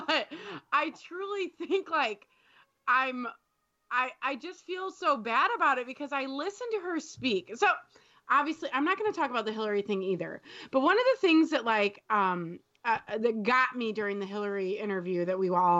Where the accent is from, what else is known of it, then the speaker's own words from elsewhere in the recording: Indiana, United States; So I'm from Indiana. Like, I did a lot of my...